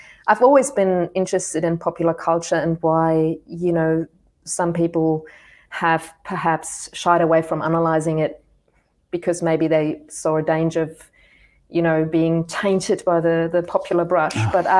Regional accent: Germany; English is a second language; I mean, so I grew up in Germany, and as a teenager, I still remember one of the very few ways in which I could encounter English language was actually through television.

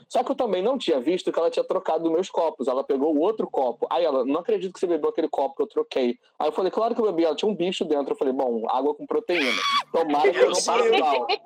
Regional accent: Realengo, Rio de Janeiro, Brazil; Porra, eu sou de Realengo, vou dar 100, não, não existe isso.

